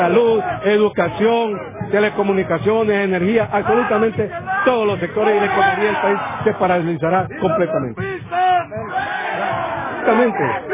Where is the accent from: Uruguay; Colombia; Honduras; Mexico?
Honduras; Definitivamente somos los hondureños y los hondureños somos los que vamos a arreglar esta situación.